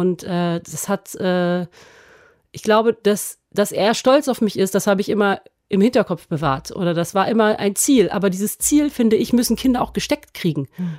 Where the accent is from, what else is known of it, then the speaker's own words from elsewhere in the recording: Bonn, North Rhine-Westphalia, Germany; born there; Also ich bin 1982 in Bonn geboren und ich bin Tochter einer französischen Mutter